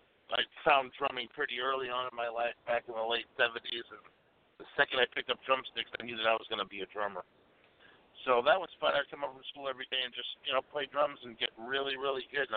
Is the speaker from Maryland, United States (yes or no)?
no; Maine, United States; You know, Maine was fine. I had a few friends that I hung out with all the time, and, you know, going to school in Maine was great.